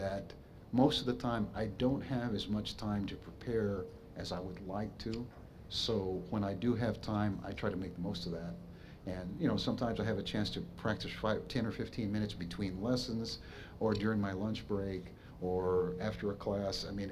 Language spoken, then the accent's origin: English; Texas, United States; moved away as an adult; also born or lived in Rochester; I was there in Rochester for 5 years, and aside from the weather, which was a drastic change from growing up in South Texas, I really enjoyed it.